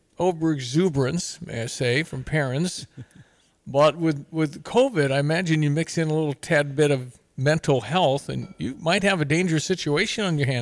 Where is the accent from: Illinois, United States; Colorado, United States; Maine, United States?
Illinois, United States; I said, "I'm from Illinois." I said, "I'm from Illinois."